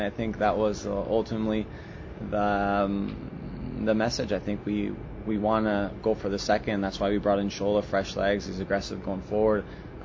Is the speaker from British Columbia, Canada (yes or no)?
no; Leamington, Ontario, Canada; me growing up in Leamington in that Windsor area, I know there's a lot of football fanatics.